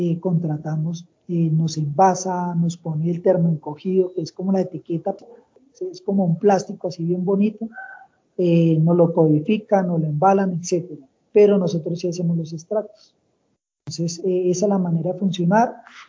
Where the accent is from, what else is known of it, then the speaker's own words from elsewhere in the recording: Colombia; Algo que uno como colombiano, como empresario colombiano, a veces falla